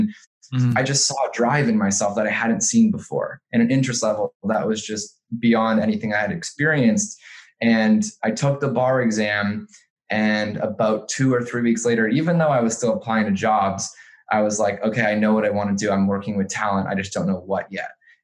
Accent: Toronto, Ontario, Canada; also born or lived in Los Angeles, United States; So born and raised in Toronto, I went to undergrad in Los Angeles at University of Southern California.

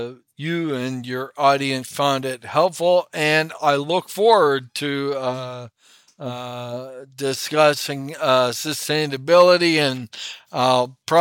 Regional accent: Toronto, Ontario, Canada; And I grew up in Toronto, but every weekend we had a cottage 160 miles north on Georgian Bay.

